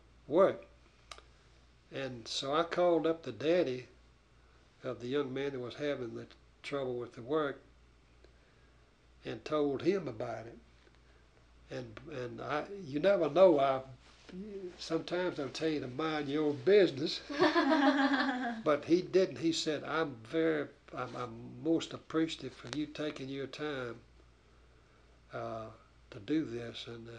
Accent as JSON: {"language": "English", "region": "Georgia", "country": "United States", "tie": "born or raised there", "said": "No, I was born in Morgan County, Georgia, which the county seat is Madison, which is just south of Athens. And I had that being the case, I had the good luck of growing up on a farm"}